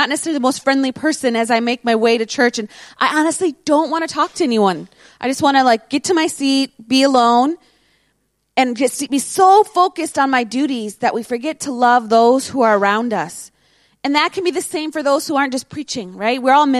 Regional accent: United States; You know, as an American, we can, you know, we joke around, but we kind of see Canada as like our little brother

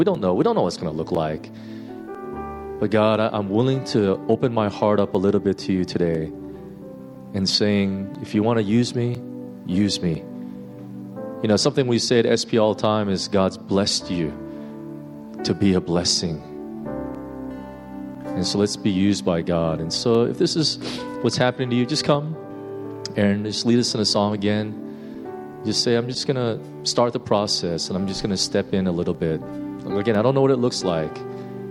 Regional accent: United States; You know, even before we had a helper, and, you know, I'm from America, so that's, we don't really have this.

